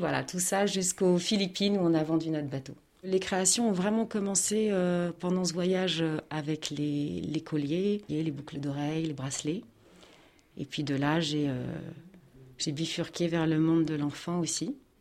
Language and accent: French; Le Havre, Normandy, France; Donc je suis du Havre. On a quitté le Havre pour partir en bateau